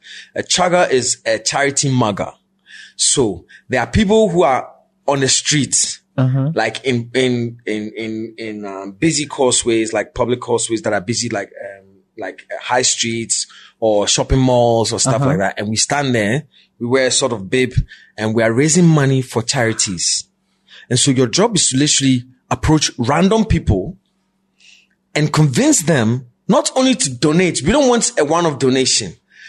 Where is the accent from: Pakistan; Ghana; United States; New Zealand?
Ghana; it's easy as a Ghanaian, because the way our colonizers made us learn the English language.